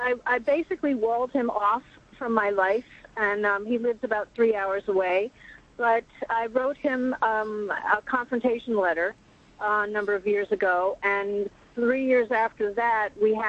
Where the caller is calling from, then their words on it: Stamford, Connecticut, United States; I'm calling from Stamford, Connecticut.